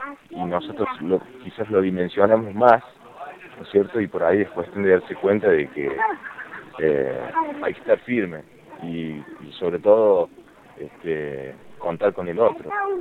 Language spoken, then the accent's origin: Spanish; Córdoba, Argentina; nos conocimos en Córdoba, yo soy de Córdoba